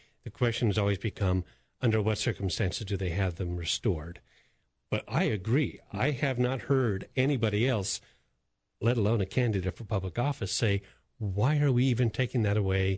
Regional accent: New York, United States; I mean, you came here from New Jersey. I came here from New York.

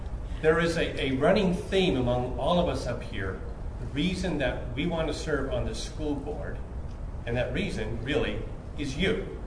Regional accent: California, United States; I grew up in California. I was in school in the late 60s, the mid 70s. Yes, I'm that old.

